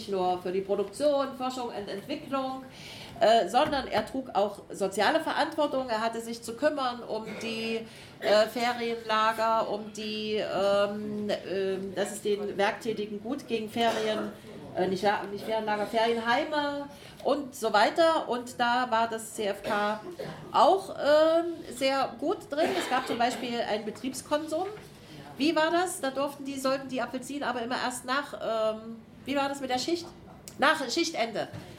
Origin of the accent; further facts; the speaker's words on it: Jena, Thuringia, Germany; wir kommen ja aus Jena